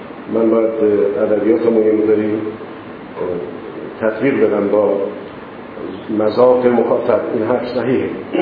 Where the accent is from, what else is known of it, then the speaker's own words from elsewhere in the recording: Iran; first language Persian; ما در ایران زندگی میکنیم، زبان ما زبان مادری ما، زبان هم ملی ما، زبان دینی ما، زبان غنی است، زبان کهن است